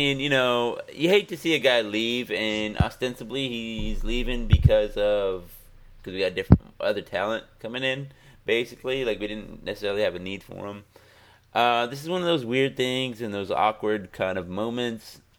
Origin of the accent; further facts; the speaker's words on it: United States; because I found me a new situation because I'm an American and that's how we do things.